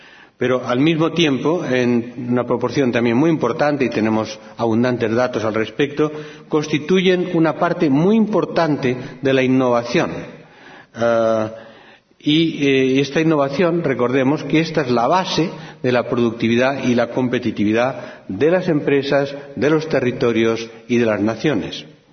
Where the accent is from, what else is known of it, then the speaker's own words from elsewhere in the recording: Catalonia, Spain; also born or lived in California, United States; primero desde California, en los últimos 3 años ya desde la vuelta a mi tierra, a Cataluña